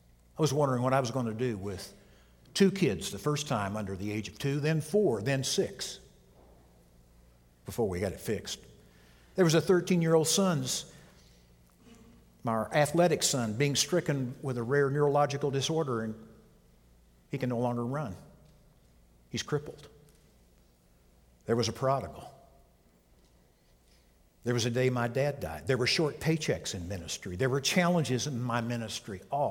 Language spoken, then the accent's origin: English; Missouri, United States; I grew up in Southwest Missouri and spent many a night in a cellar down with the potatoes and green beans.